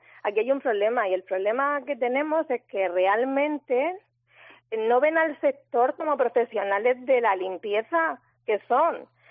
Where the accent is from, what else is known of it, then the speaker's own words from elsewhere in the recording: Region of Murcia, Spain; Y nosotros como murcianos, pues oye, queremos que nuestras empresas pues crezcan y que el dinero se quede en la región